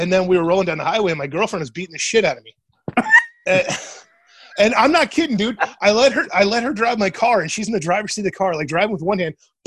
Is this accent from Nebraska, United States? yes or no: yes; Grand Island, Nebraska, United States; also born or lived in Lincoln / Fremont; I grew up in Grand Island where I live now. I lived here till I was 21.